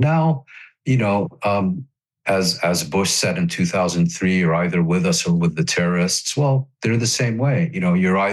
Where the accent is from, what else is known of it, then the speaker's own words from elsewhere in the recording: Netherlands; my neighbors, where I grew up in the Netherlands, grew up, you know, they remember the Nazi occupation of the Netherlands